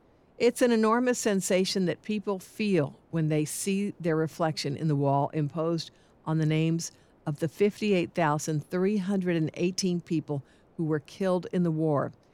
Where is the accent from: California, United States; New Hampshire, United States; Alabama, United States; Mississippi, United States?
Mississippi, United States; That's what had been instilled in me by my community and my mentors as a kid growing up in Mississippi.